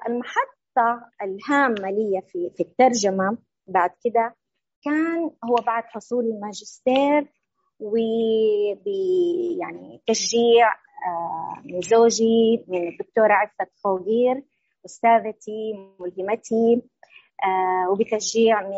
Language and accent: Arabic; Mecca, Makkah Province, Saudi Arabia; ومن جملة ما أكرمني الله به أني أنا من مكة المكرمة